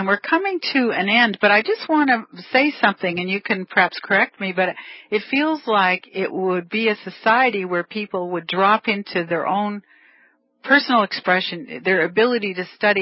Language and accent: English; Canada; Yeah, because I'm Canadian, actually